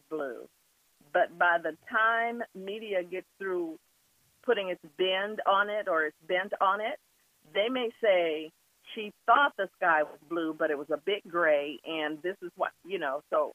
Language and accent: English; Wichita, Kansas, United States; I was at that age, 3 years old and growing up in Wichita